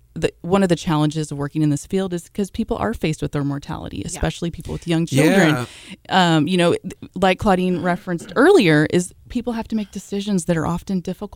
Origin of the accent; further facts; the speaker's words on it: California, United States; So, you know, I grew up in the Bay Area, and then I did my undergrad up at Chico State, beautiful Butte County, the 530.